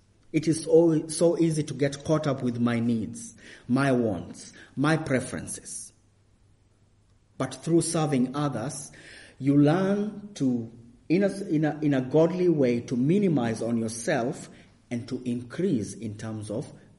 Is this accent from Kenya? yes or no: yes; Kenya; moved away as an adult; now in Finland; Anyway, in 2008, I moved away from Kenya, went to Finland, and during my second year of university